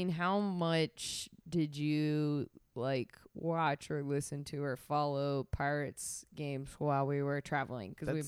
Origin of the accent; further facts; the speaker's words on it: Sandy Springs, Georgia, United States; Grew up, born and raised in Sandy Springs.